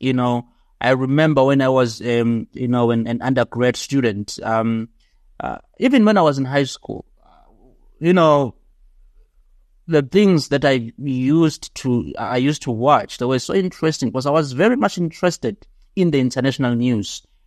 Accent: Stanger, KwaZulu-Natal, South Africa; I'm from KwaZulu-Natal, Stena, a very small town in the North Coast. So that's where I grew up. Did high school there in Groutville.

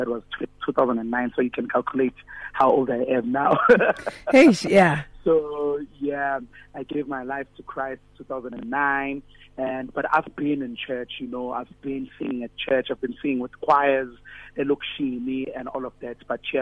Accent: Gauteng, South Africa; is a young boy from the East Rand, mm-hmm. who is born again and loved the Lord. I'm from Fort Lawrence in Dwana Sekasi.

